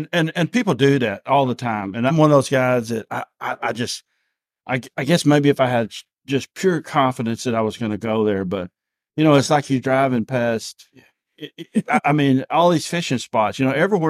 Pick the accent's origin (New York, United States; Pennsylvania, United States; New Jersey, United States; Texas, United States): Texas, United States; I grew up not far from here. I mean, I grew up on Lake Sam Rayburn.